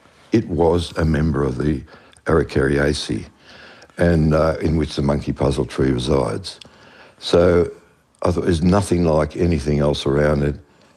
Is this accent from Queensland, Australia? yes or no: no; Sydney, New South Wales, Australia; I was born in Sydney, but my parents used to take me up here regularly.